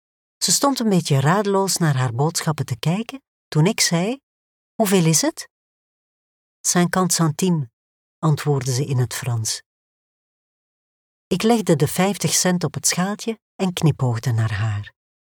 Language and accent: Dutch; Mechelen, Flanders, Belgium; Ik ben geboren en getogen in Mechelen. Mijn ouders kwamen als jonge volwassenen uit Marokko naar België om goed werk te zoeken en een in hun ogen beter leven uit te bouwen.